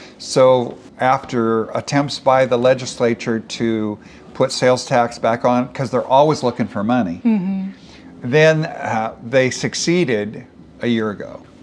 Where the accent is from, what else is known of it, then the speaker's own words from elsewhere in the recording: Chehalis, Washington, United States; I was born in Chehalis. I've been in Washington 76 years.